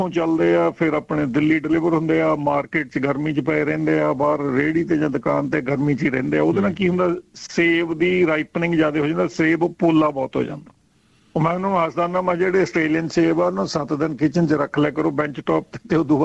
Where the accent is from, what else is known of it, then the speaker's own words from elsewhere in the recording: Aitiana, Punjab, India; now in Australia; ਮੇਰਾ ਆਈ ਕਮ from A village, ਪਿੰਡ ਮੇਰਾ ਹੈਗਾ ਐਤੀਆਣਾ, ਜਿਹੜਾ ਰੈਕੋਟ ਤਹਿਸੀਲ ਅਤੇ ਸੁਧਾਰ ਬਲਾਕ ਦੇ ਵਿੱਚ ਪੈਂਦਾ, ਬਹੁਤ ਵੱਡਾ ਪਿੰਡ ਆ ਸਾਡਾ